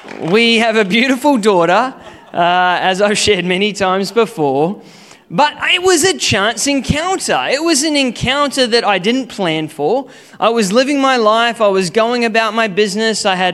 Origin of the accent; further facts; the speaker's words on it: Queensland, Australia; But I grew up in Queensland